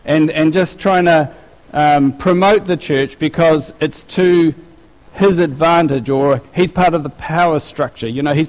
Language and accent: English; Gisborne, New Zealand; Now, I'm from Gisborne and we can fit a lot of people in a car